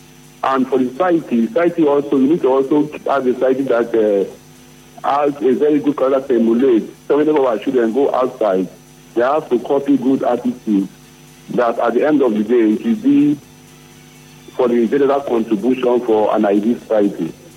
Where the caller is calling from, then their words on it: Okrika, Rivers, Nigeria; I'm calling from Okrika.